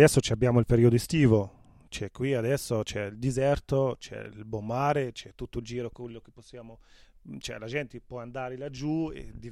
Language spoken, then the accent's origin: Italian; Tunisia; Italian is a second language; io non voglio parlare solo come un tunisino, ma come un arabo.